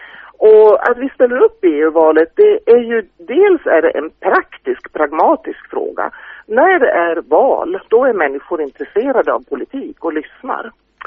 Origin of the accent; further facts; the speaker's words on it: Uppsala, Uppsala County, Sweden; Jag kommer från Uppsala. Där jobbar jag som översättare. Har gjort det i 10-tal år kanske.